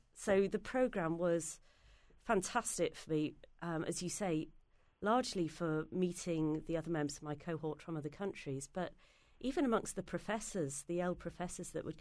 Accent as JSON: {"language": "English", "region": "England", "country": "United Kingdom", "said": "went through a very long stage of wanting to be American, but I think I've reached my peace with being English."}